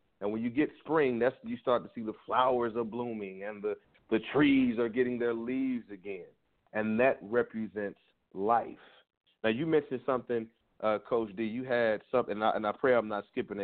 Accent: St. Louis, Missouri, United States; or my hometown, St. Louis, all those places that get snow

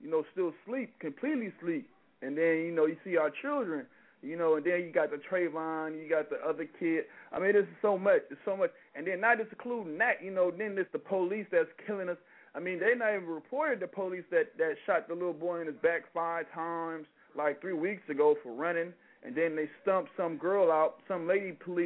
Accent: Oakland, California, United States; I'm in LA. I mean, I'm from East Oakland, I was.

